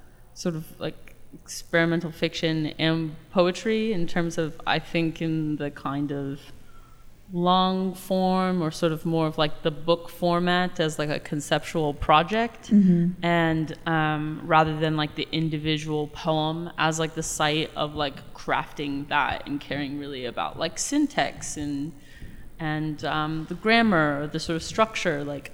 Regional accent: Columbus, Ohio, United States; now in Oakland, United States; I'm from Columbus, Ohio, and that's where I met Kate, and I did my BA at OSU.

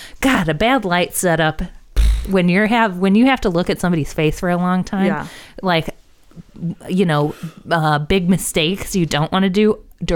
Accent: Ohio, United States; accent: Northwest Ohio; I'm from Ohio. I have a Northwest Ohio accent.

